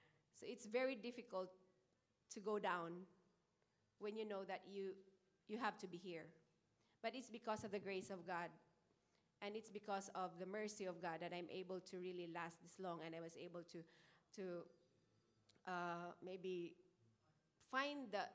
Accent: Philippines; I'm Filipino, so we have different values, we have different beliefs, and also a very different culture.

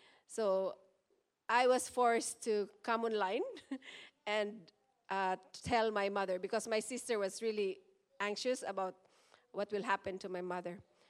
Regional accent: Mindanao, Philippines; So my home country, my hometown is in Mindanao. It's quite far from where my son was.

